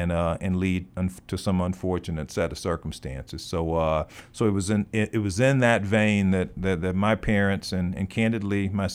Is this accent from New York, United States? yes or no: no; Houston, Texas, United States; as a 16-year-old teenager and growing up in Houston, Texas.